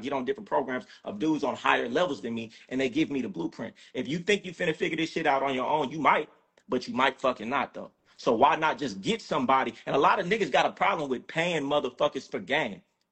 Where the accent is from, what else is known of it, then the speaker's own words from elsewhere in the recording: Sacramento, California, United States; I'm from Sac. I'm from Sac.